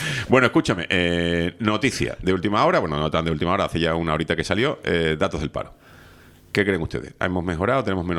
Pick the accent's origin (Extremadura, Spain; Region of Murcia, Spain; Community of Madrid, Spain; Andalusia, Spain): Andalusia, Spain; Seville; Rival mía, pues yo soy sevillano.